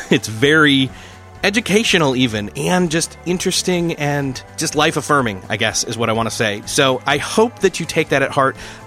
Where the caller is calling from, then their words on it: Indiana, United States; I am in Indiana. I'm about 3 hours south of Chicago.